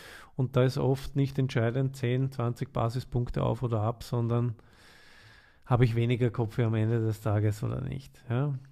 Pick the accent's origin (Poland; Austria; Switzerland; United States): Austria; Vienna; Wien ist eh klar, ich bin geborener Wiener, ich kenne mich hier aus